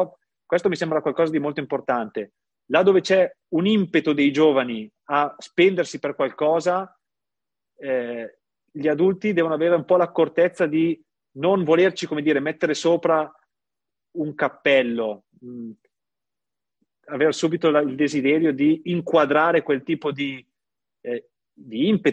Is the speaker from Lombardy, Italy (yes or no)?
yes; Lodi, Lombardy, Italy; io vengo da Lodi, che è un piccolo centro per certi versi simile